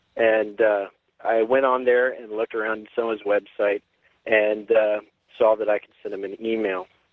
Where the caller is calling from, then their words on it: Kansas, United States; I'm calling from Kansas.